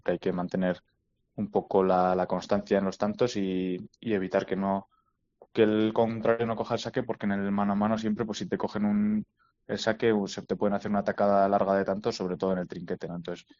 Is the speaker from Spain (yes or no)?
yes; Navarre, Spain; pues sí que hace ilusión ser el primer navarro que ha conseguido ganar estos títulos